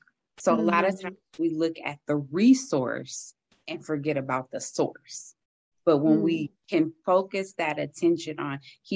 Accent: Flint, Michigan, United States; now in Pontiac, United States; I grew up, was born and raised in Flint. My husband lived here in Pontiac.

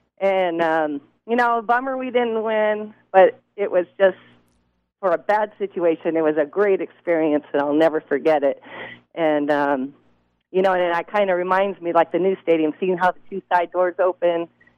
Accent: Las Vegas, Nevada, United States; come on, we're from Vegas. We came all the way here.

